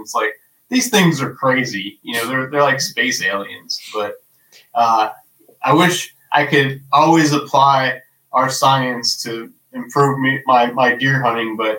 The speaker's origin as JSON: {"language": "English", "region": "Pennsylvania", "country": "United States", "tie": "born or raised there", "said": "I went on to work for U.S. Department of Agriculture, returning to my home state of Pennsylvania."}